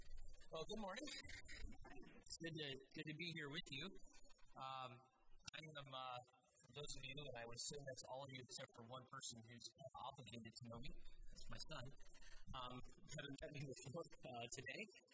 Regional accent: the South, United States; I'm from the South originally. I promise I'm not a long-winded Southern preacher.

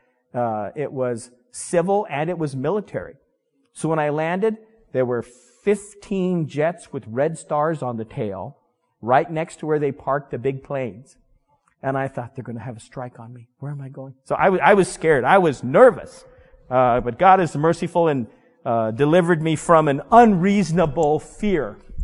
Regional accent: United States; I thought, here I am. I'm an American. I have religious materials. I'm going to go to prison.

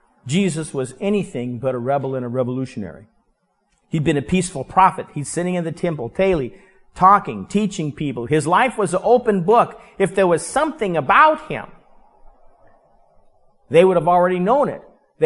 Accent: Denver, Colorado, United States; When I was growing up in Denver, Denver did not mind so much in the 70s if you got a parking ticket downtown.

